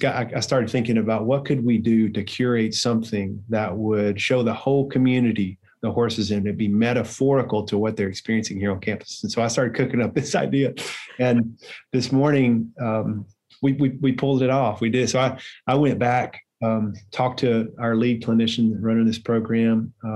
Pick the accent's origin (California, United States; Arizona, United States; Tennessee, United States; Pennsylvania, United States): Tennessee, United States; I grew up here in Tennessee in a little small town, and we always did what they call meat in three.